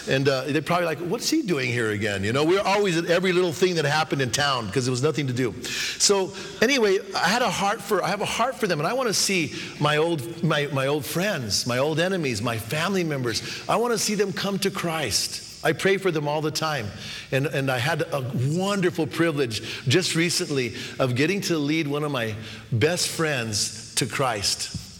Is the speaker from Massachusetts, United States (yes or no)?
no; New Mexico, United States; And I grew up, it's just north of Albuquerque. It's there in New Mexico. And when I was growing up, there was about 3,000 people there.